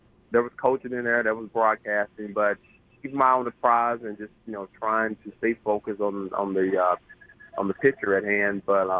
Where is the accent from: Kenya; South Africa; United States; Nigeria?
United States; Brownsville, Tennessee; The book is my life story growing up in Brownsville, Tennessee, going through high school